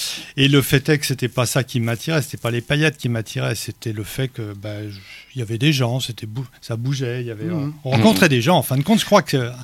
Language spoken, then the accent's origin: French; Trélévern, Brittany, France; Donc je viens de ma Bretagne plus profonde, encore plus, c'est plus à